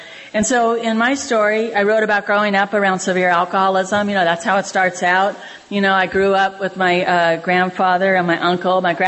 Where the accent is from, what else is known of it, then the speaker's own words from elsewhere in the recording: Santa Cruz, California, United States; now in San Francisco, United States; I was born and raised in Santa Cruz, and then I've lived in San Francisco for at least 30 years.